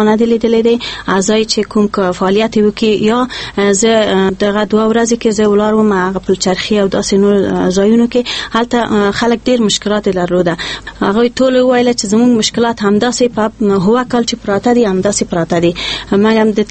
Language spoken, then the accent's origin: Pashto; Kabul, Afghanistan; زه د کابل یم